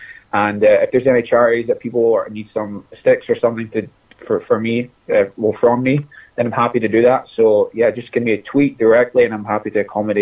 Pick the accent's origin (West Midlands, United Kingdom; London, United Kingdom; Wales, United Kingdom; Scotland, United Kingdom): Scotland, United Kingdom; being a Scotsman, I definitely take a lot of pride in who I am in the Scottish culture